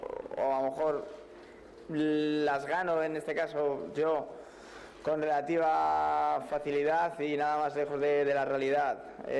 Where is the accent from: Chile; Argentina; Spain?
Spain; Community of Madrid; orgulloso de que se me reciba aquí en la Comunidad de Madrid, como madrileño que soy y madrileño que me siento.